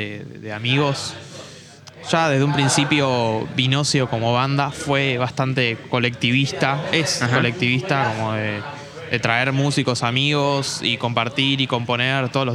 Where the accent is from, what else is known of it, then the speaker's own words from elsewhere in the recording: Rosario, Santa Fe, Argentina; Nosotros venimos de Rosario. Es la única banda del colectivo que reside, uh-huh, en Rosario.